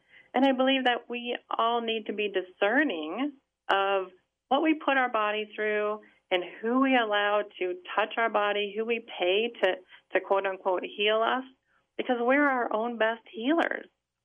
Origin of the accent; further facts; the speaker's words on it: Detroit, Michigan, United States; I was born in the Dearborn Heights area near outside of Detroit. My parents were born in Detroit. My grandparents were born in Detroit.